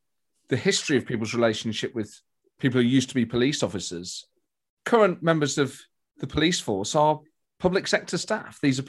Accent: Nottingham, East Midlands, United Kingdom; I'm from Nottingham, mate.

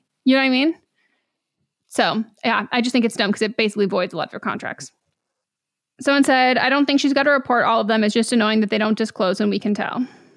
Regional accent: Canada; As a Canadian, we do not claim her.

